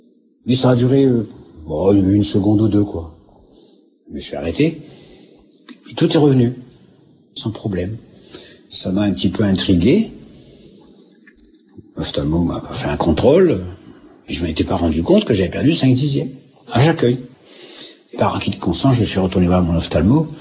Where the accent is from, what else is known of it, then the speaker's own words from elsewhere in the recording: Hauts-de-France, France; Je suis pas du Midi. Je suis originaire de la Picardie, à quelques kilomètres d'Amiens, petit village de 2300 habitants.